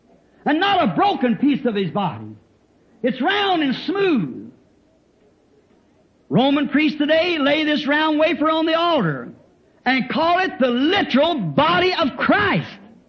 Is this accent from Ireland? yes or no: yes; Ireland; Now, I'm an Irishman.